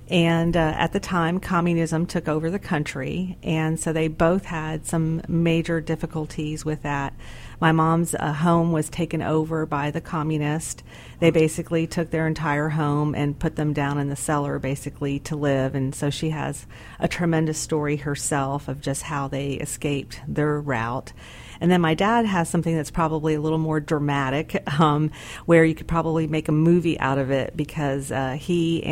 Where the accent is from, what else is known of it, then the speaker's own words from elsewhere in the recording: St. Petersburg, Florida, United States; Well, I was born in St. Petersburg at Bayfront Center.